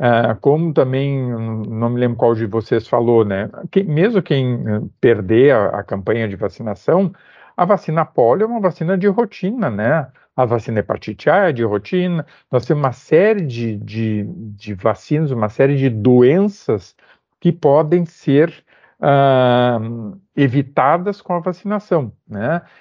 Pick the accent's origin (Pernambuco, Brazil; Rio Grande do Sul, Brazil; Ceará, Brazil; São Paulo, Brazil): Rio Grande do Sul, Brazil; Viamão; eu sou gaúcho, né, estou falando aqui de Viamão, na região metropolitana, é bem perto de Porto Alegre, uma região mais alta